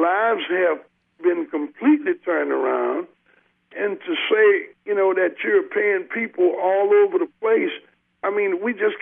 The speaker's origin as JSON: {"language": "English", "region": "Louisiana", "country": "United States", "said": "of course, I'm proud to be from Louisiana, and I told them I was from Louisiana"}